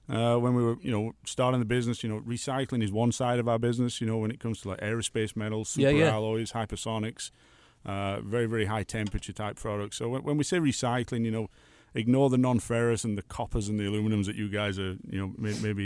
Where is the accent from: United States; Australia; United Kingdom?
United Kingdom; England; made in America, but I'm from England.